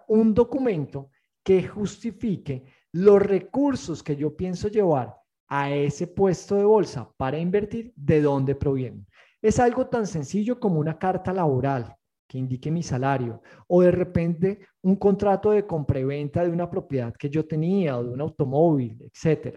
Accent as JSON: {"language": "Spanish", "country": "Colombia", "lives_now": "Dominican Republic", "said": "a mí como colombiano me piden mi cédula dominicana y mi pasaporte colombiano"}